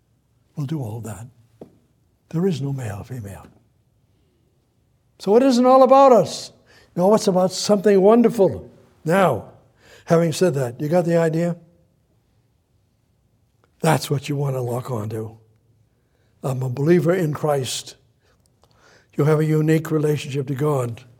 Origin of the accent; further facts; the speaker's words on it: Somerville, Massachusetts, United States; Do you know in Cambridge, where I was raised up in Somerville, Cambridge, and in Harvard Colleges and all of that.